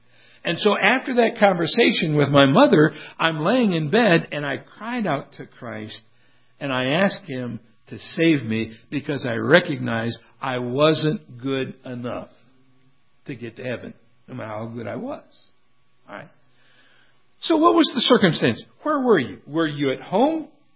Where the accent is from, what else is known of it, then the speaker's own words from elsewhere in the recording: Canton, Ohio, United States; I was born and raised in Canton, Ohio, and went to Bob Jones down in Greenville, South Carolina.